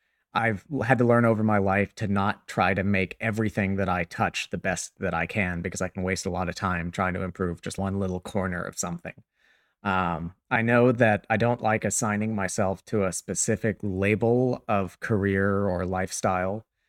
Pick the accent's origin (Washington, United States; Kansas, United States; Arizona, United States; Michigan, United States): Kansas, United States; also born or lived in California; oh yeah, I was born in California, I grew up in Kansas, I'm married, I have a dog, I have a house.